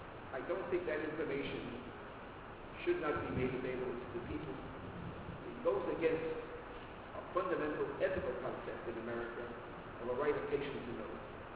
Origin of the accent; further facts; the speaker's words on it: United States; I like to boast that I'm a real Yankee, I'm an American.